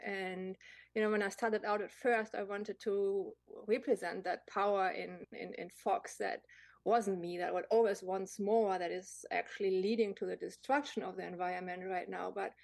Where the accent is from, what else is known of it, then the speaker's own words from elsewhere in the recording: Germany; I come from Germany originally, and I grew up with the fairy tales of Brother Grimm.